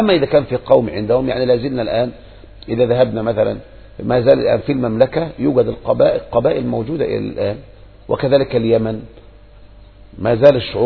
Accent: Egypt; فلهذا انتشر عندنا في مصر معروف كده، أي واحد متمسك يقال حنبلي

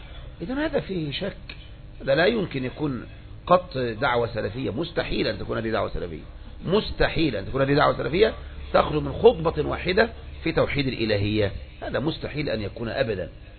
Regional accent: Egypt; ما يوجد بلد على وجه الارض عندنا في مصر الا وتجد فيها قبر يعبد

